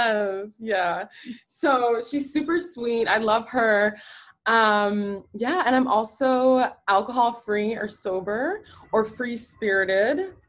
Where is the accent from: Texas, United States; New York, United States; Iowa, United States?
Texas, United States; Houston; moved away as an adult; now in San Diego, United States; I live in San Diego, California. I am originally from Houston. I found my way to California about 3 years ago